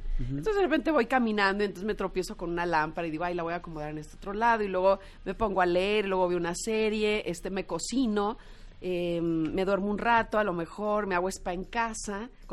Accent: Zacatecas, Mexico; Soy de Zacatecas y tengo esa parte de valores

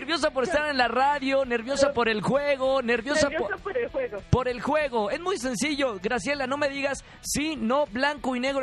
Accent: Mexico; Así somos los mexicanos

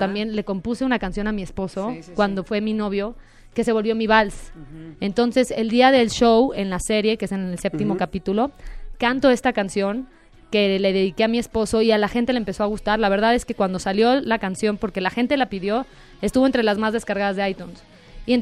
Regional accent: Acapulco, Guerrero, Mexico; Vengo de Acapulco, Guerrero.

